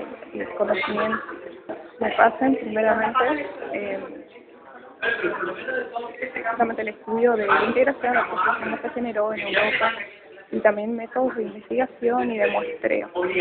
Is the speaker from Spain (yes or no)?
no; Almafuerte, Córdoba, Argentina; tengo 20 años, soy de Almafuerte, una colonia a 80 kilómetros acá de la Universidad del Campus aproximadamente.